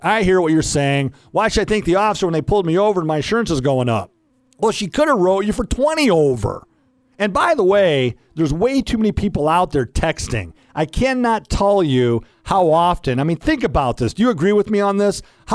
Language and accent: English; Detroit, Michigan, United States; and I grew up in Metro Detroit listening to Riff, Arthur P. and Mike Staff